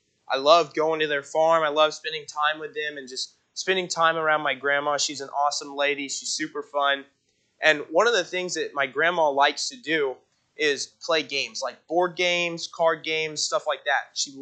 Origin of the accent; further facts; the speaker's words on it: El Paso, Texas, United States; I'm from El Paso, Texas, so way down south.